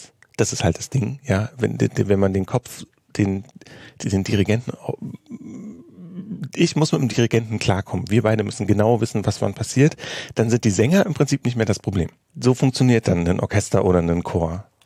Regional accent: Germany; was ich als Deutscher tatsächlich irgendwie beeindruckend fand.

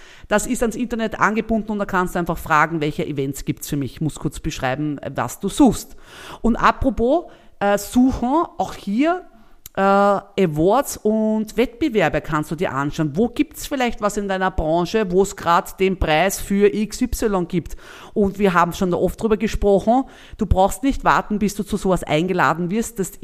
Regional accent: Lower Austria, Austria; Bei uns in Niederösterreich gibt es zum Beispiel über die Wirtschaftskammer sogar Fördermöglichkeiten

